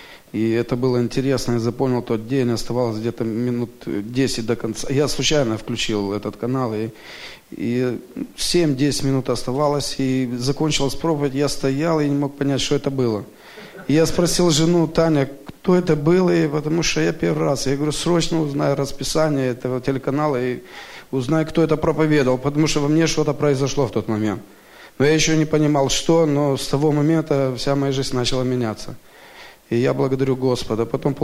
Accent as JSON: {"language": "Russian", "country": "Moldova", "said": "из Молдовы."}